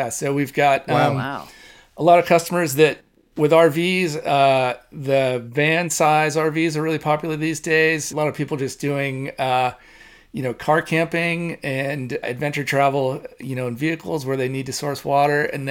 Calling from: Hood River, Oregon, United States; I'm calling from Hood River, Oregon.

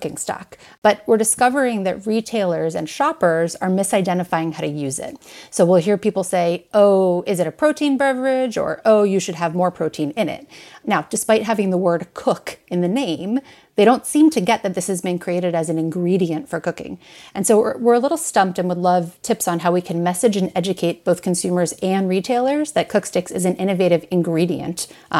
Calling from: Washington, District of Columbia, United States; I am calling in from Washington, D.C.

